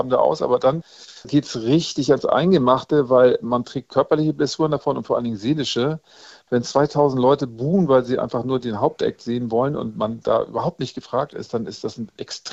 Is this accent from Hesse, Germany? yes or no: no; Lütjenburg, Schleswig-Holstein, Germany; Ja, mit Daniel Richter komme ich ja aus dem gleichen Ort. Wir sind ja beide in Lütjenburg an der Ostsee aufgewachsen